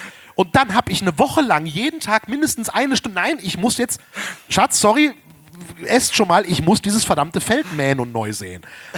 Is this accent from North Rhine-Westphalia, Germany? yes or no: yes; Erkrath, North Rhine-Westphalia, Germany; ich komme aus Erkrath, da gibt es ja relativ viele Höfe